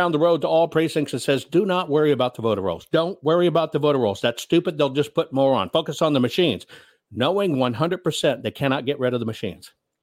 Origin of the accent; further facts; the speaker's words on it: Texas, United States; 1,250,710 in Texas. That was my home state.